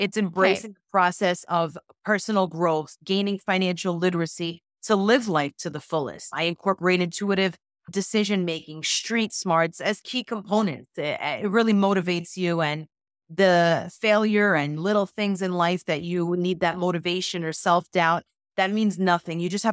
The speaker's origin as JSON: {"language": "English", "region": "New York", "country": "United States", "said": "You know, I'm from New York, so corner delis, there are many."}